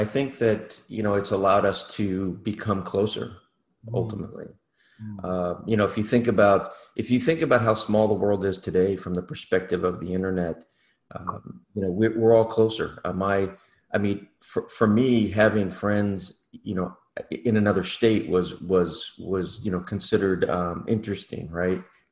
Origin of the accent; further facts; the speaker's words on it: Covina, California, United States; also born or lived in Santa Monica / Pacific Palisades; Initially grew up in the Santa Monica, Pacific Palisades area, and then my folks moved us out to a little city called Covina, where I really spent most of my formative years.